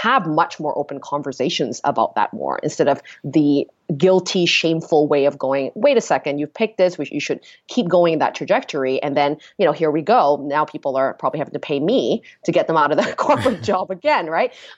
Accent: Kuala Lumpur, Federal Territory of Kuala Lumpur, Malaysia; also born or lived in Penang; I was born in Malaysia, in Penang, you know, the mecca of great Southeast Asian food. I'm a bit biased, but it truly is the best food in Southeast Asia. And it's a little island, you know, not much to do. We moved to Kuala Lumpur when I was about 6 years old.

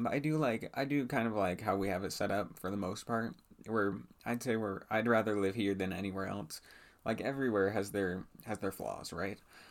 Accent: United States; So I'd like to start off talking about my home country, America, as a whole.

